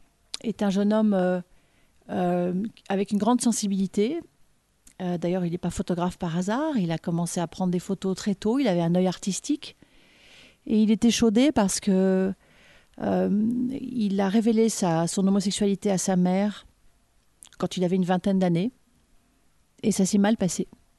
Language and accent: French; Paris, Île-de-France, France; Moi, je n'avais jamais vu ça en tant que parisienne.